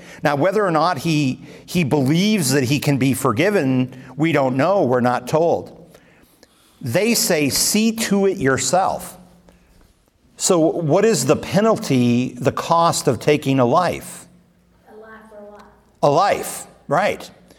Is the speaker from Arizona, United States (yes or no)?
no; Illinois, United States; I have to say that like I'm from Illinois